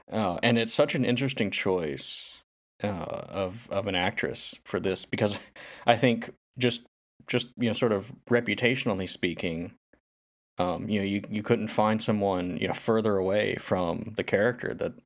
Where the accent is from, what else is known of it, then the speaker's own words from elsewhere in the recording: the South, United States; And I grew up in the South, so.